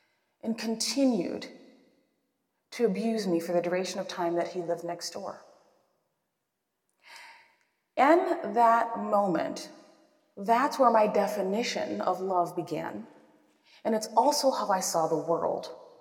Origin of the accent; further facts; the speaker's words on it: La Crosse, Wisconsin, United States; So I grew up in the Midwest, actually La Crosse, Wisconsin. You may have heard of it.